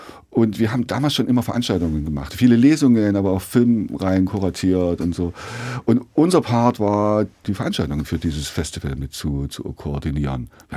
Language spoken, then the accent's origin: German; Burgstädt, Saxony, Germany; Ich bin Burgstädter im Seidesfall, genau. Aber diese Einordnung oder dieser Regionsstolz Ostdeutsch, das kann ich überhaupt nicht nachvollziehen.